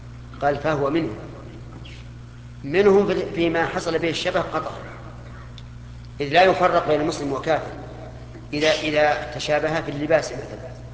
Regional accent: Saudi Arabia; على كل حال انا في ظني الان حتى عندنا في السعوديه

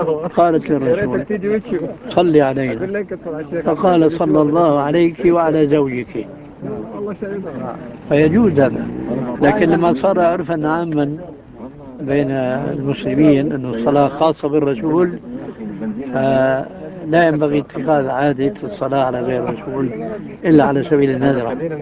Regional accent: Damascus, Damascus Governorate, Syria; moved away; أنا ما هاجرت من دمشق إلى هنا

